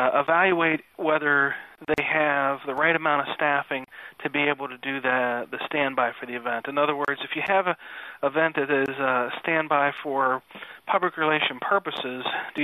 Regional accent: Minnesota, United States; I'm from Minnesota, and I do some fishing

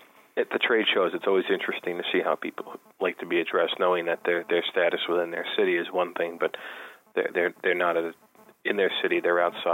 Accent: Long Island, New York, United States; That's where I grew up on Long Island.

